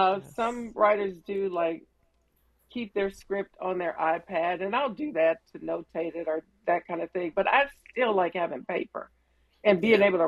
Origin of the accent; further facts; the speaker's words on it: Compton, California, United States; You know, I'm a girl from Compton. Both my parents were in the military.